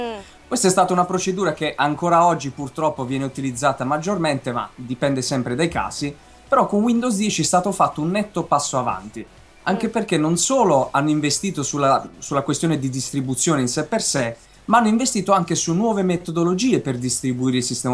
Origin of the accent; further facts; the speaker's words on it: Bari, Apulia, Italy; io sono di Bari, quindi è bello usare questi mezzi tecnologici per essere un po' più vicini